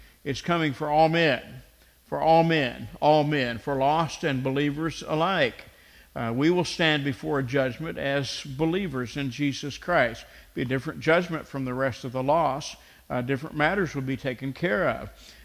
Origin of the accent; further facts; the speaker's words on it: the South, United States; I had the experience, the luxury of growing up in the South most of my days